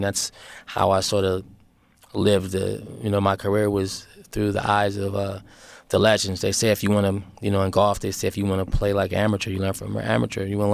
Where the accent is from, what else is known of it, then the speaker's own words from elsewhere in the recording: Oakland, California, United States; being from the Bay Area. We had very good extensive training from, you know, growing up in Oakland